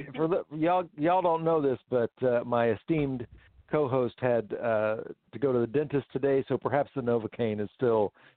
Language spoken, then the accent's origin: English; Houston, Texas, United States; Of course, it was in Houston. I grew up in Houston.